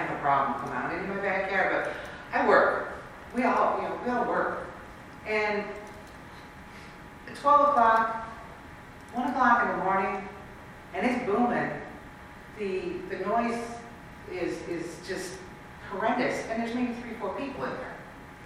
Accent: Aurora, United States; I know, I come from Aurora. I lived in Aurora for years.

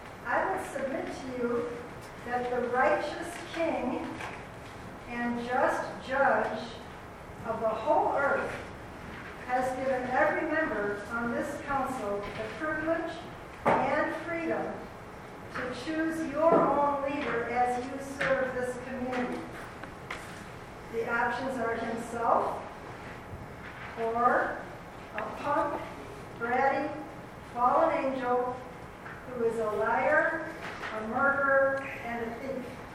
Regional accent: Plano, Texas, United States; from Plano.

